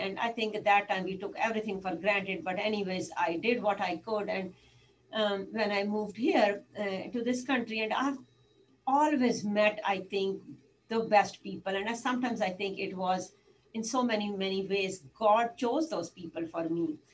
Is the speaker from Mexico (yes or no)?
no; India; You know, I grew up in India, and a small town India